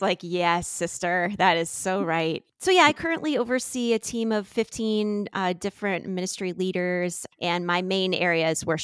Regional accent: New Jersey, United States; moved away as an adult; now in Ohio, United States; Yeah, I was raised in New Jersey, proud Jersey girl, fantastic family. I got married in New Jersey, but we moved to Ohio about 19 years ago.

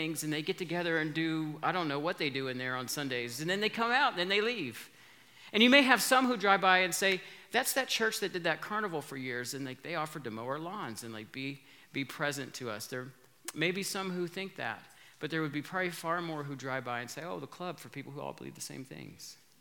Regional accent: United States; I'm from the States. I see the same thing in the States and America's very complicated relationship with Christianity.

